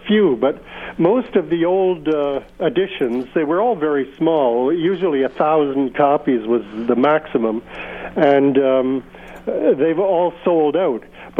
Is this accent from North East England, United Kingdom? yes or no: no; London, United Kingdom; moved away as an adult; I was born in London, grew up there, but I moved away to teach school when I was 20, and have never moved back since, except for 1 year to go to university.